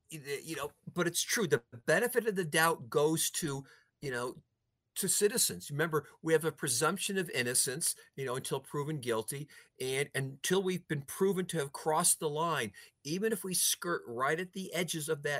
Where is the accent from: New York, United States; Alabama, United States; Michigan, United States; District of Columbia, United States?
New York, United States; and again, I'm from New York also originally too.